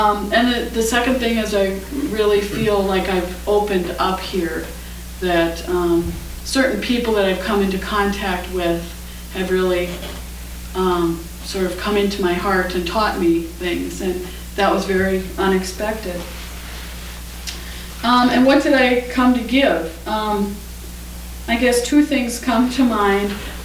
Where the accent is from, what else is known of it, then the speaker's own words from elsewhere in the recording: Minnesota, United States; living in the Midwest, I was from Minnesota, and there's just constant violence against women.